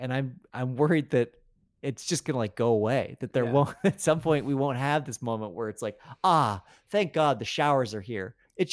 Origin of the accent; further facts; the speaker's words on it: Colorado, United States; I can remember growing up in Colorado that it was a very big deal when after a winter